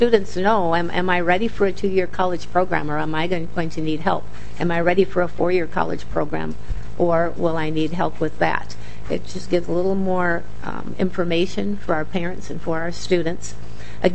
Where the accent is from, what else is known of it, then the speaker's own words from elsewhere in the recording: Albert Lea, Minnesota, United States; I did have some testifiers come to our K-12 committee from Albert Lee, my hometown high school principal there